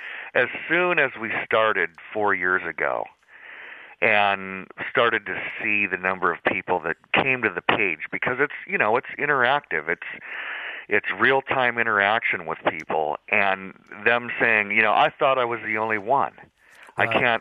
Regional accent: Oregon, United States; I grew up in Oregon, which is, of course, a blue state, notoriously.

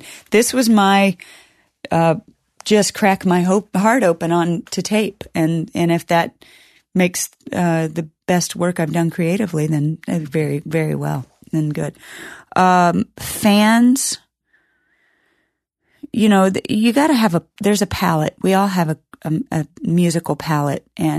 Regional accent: United States; I think of myself as an American, as a Christian, as a sister, as a friend, as a lover

